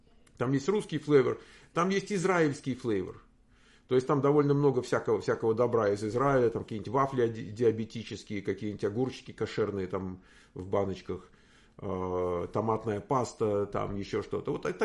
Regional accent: Moscow, Russia; moved away as an adult; now in United States; Но я из России, да, я когда-то жил в Москве. Там первая половина моей жизни прошла в Москве. В 34 года я уехал, и вот мне сейчас будет в апреле 69, а пока 68.

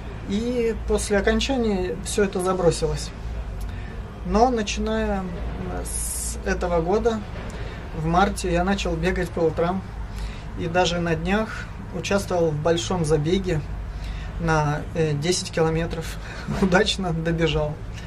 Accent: Ukraine; now in Moscow, Russia; Мы проживаем в Москве, оба мы с Украины, здесь построили свое гнездышко

